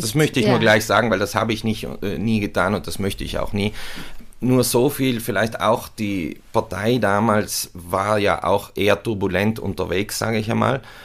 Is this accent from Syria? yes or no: no; South Tyrol, Italy; war ja das höchste der Gefühle, weil es bei uns in Südtirol keins Bananen, gegeben